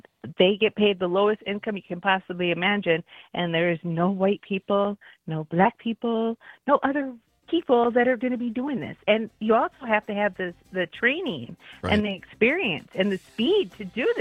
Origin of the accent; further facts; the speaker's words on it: Yuma, Arizona, United States; now in Monroe, United States; All I know is I grew up in Yuma, Arizona, and right now is harvest time.